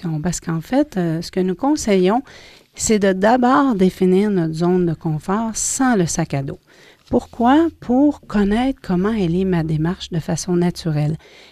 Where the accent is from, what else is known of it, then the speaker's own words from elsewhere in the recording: Quebec, Canada; si nous sommes d'ici, donc nous sommes Québécois, Québécoises